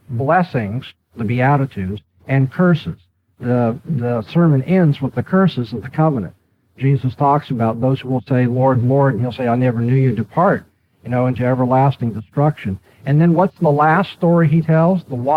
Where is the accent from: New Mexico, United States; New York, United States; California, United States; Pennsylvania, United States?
California, United States